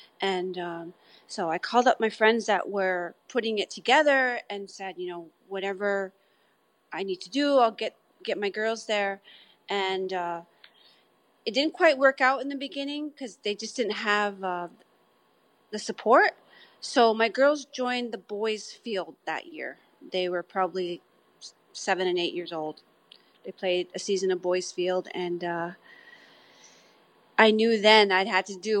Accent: Akwesasne, New York, United States; I'm from the Akwesasne Mohawk Reserve in upstate New York.

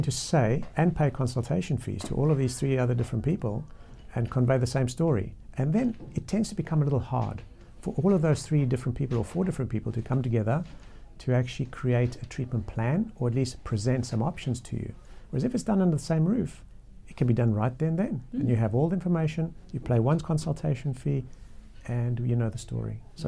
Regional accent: Zimbabwe; obviously, I grew up in Zimbabwe

